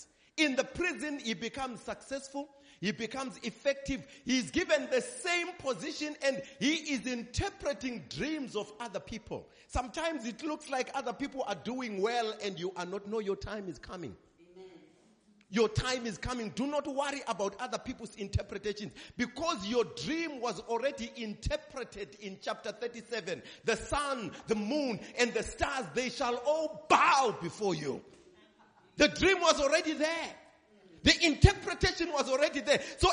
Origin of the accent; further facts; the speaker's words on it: South Africa; accent: Zulu; Because I don't want my Zulu accent to mix this one up.